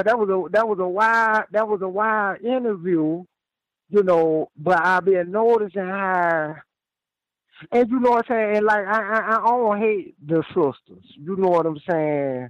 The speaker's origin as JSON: {"language": "English", "town": "Houston", "region": "Texas", "country": "United States", "said": "I'm from Houston, man, but I'm calling from San Antonio."}